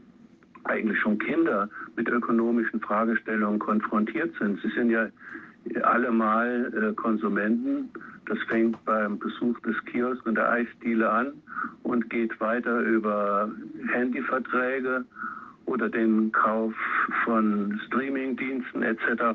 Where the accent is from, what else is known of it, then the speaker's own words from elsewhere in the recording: Lower Saxony, Germany; bin ja Niedersachse und möchte das Land eigentlich nicht zu sehr loben